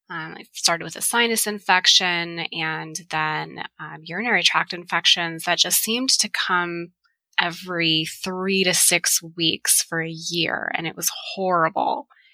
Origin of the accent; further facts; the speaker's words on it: Tucson, Arizona, United States; So I was born and raised in Tucson.